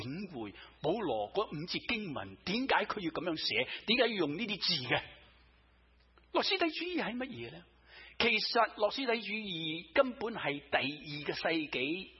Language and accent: Chinese; China; 原来我们中国人文化开始是黄河流域一带的地方，是不是？